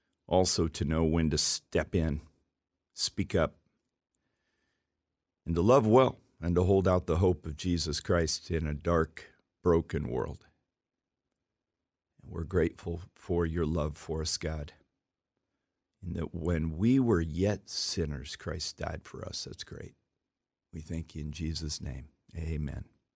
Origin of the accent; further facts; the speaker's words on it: Sweden; moved away; France, Sweden, my home country.